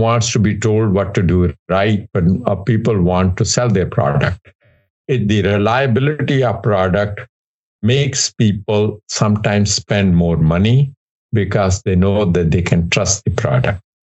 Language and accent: English; India; just like I grew up in India, I had parents to guide me